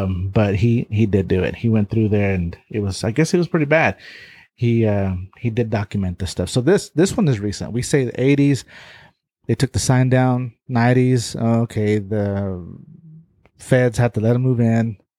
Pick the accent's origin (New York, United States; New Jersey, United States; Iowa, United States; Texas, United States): Texas, United States; Because, I mean, we're from Texas, so I can say this.